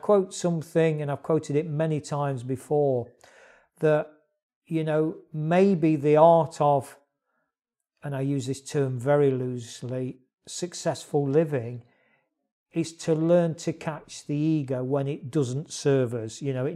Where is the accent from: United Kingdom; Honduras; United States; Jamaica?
United Kingdom; you're an American lady and I'm a British stroke European guy